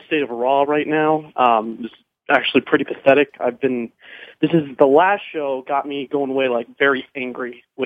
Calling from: Colorado Springs, Colorado, United States; Hey, this is … from Colorado Springs.

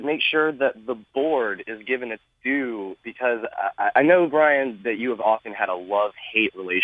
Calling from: Lakeland, Florida, United States; from Lakeland, Florida.

